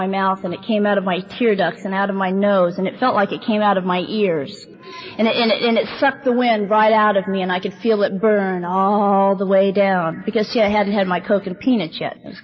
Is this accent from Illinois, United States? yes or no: no; San Jose, California, United States; born there; And I was born in San Jose, January 31st, 1955.